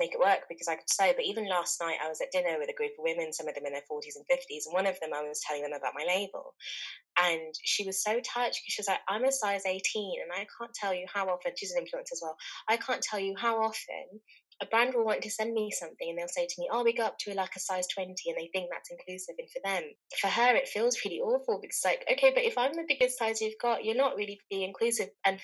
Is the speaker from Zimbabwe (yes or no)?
yes; Zimbabwe; So, yeah, I was born and raised in Zimbabwe and I had a really lovely childhood.